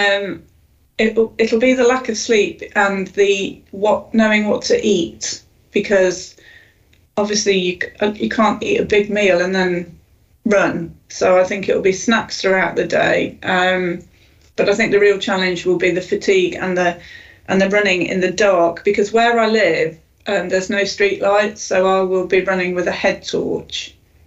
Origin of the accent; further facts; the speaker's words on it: United Kingdom; You know, we're British, aren't we?